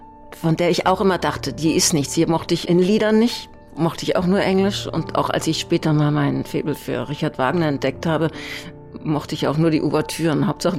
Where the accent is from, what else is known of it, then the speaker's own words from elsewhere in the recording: Berlin, Germany; also born or lived in Isny im Allgäu, Germany; Also ich bin ja teils in Berlin, aber auch da im Spandauer Forst letztendlich aufgewachsen, also auch Provinz. Und dann in Isny im Allgäu.